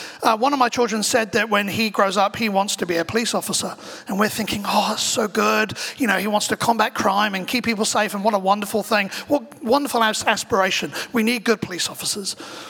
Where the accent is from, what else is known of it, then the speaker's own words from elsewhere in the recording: England, United Kingdom; And growing up in England, age 16, the main exams are GCSEs, at least when I was there, and age 18, the main exams are A-levels.